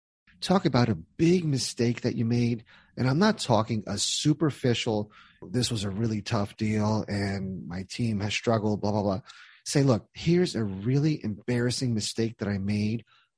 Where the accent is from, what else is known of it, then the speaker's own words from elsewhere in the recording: New Jersey, United States; But listen, I'm from Jersey.